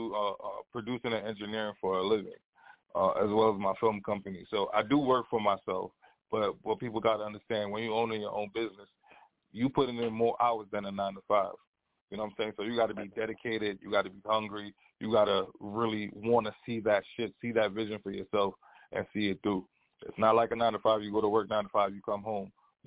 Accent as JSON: {"language": "English", "country": "Dominica", "tie": "born or raised there", "moved": "yes", "lives_now": "New York, United States", "said": "I came to New York in 2003 from Dominica. I'm born and raised in Dominica, a smaller island in the Caribbean. I came to New York in 2003"}